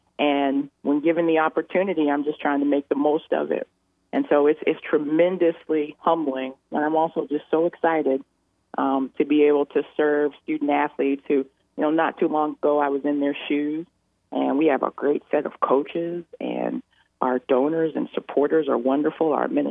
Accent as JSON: {"language": "English", "town": "Madison", "region": "Alabama", "country": "United States", "said": "And I say, \"Oh, I'm from the Huntsville area. I'm from Madison.\" I'm really proud of that."}